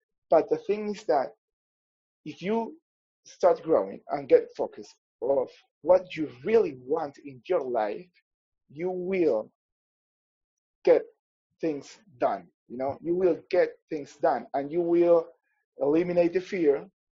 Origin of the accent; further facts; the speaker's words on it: Peru; So you can find me like … you know, I'm from Peru.